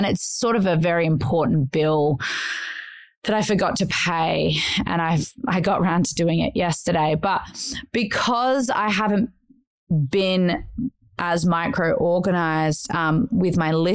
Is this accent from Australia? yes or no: yes; Australia; since we're Australian